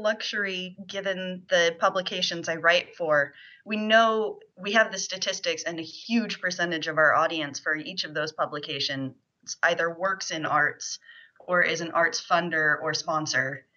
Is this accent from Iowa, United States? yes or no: yes; Iowa, United States; now in New Zealand; I live in New Zealand. I've been living here for about 9 years now. I am not from New Zealand originally. I'm actually from Iowa once upon a time.